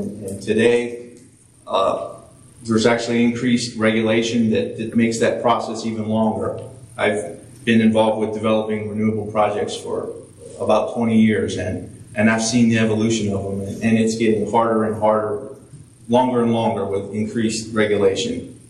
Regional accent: Pennsylvania, United States; As I said, I am from Pennsylvania, and I can speak for, I think, almost all Pennsylvanians that I'm glad that the election is over.

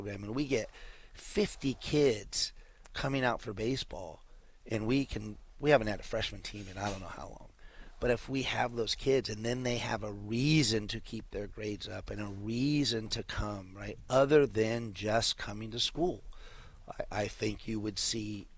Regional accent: Lemoore, California, United States; So I'm from Lemoore, and I was a deputy sheriff in Lemoore for a long time after college.

